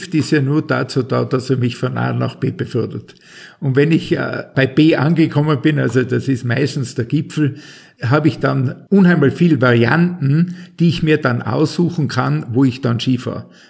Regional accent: St. Anton am Arlberg, Tyrol, Austria; Ja, also für mich ist logisch meine Heimat nach wie vor.

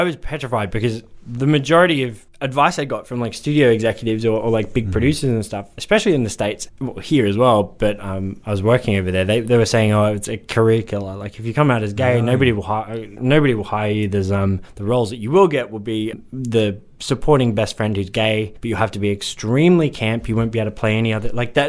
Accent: London, United Kingdom; I grew up in South London in the UK

